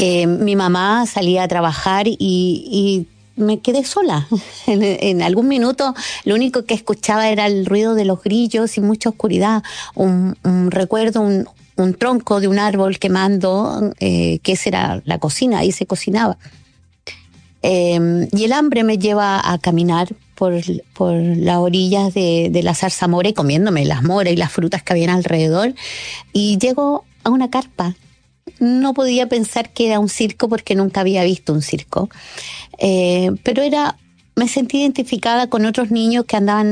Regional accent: Parral, Maule, Chile; born there; yo nací en Parral

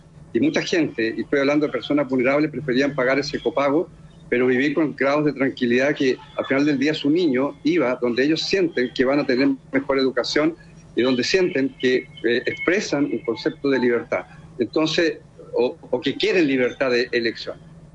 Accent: Chiloé, Los Lagos, Chile; Yo te diría que aquí en esta región yo soy de Chiloé, estudié aquí en la región

